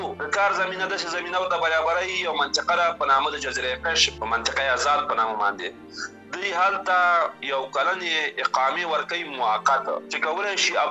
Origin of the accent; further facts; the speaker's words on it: Afghanistan; ما ورته کړل زه د افغانستان یم